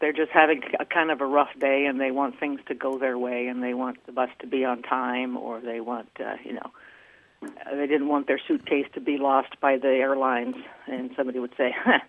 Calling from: Twin Hills, Alaska, United States; I am calling from Twin Hills, Alaska.

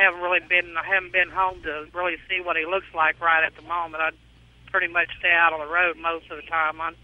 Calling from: Hartford, Connecticut, United States; Right at the moment, I'm going through Hartford, Connecticut.

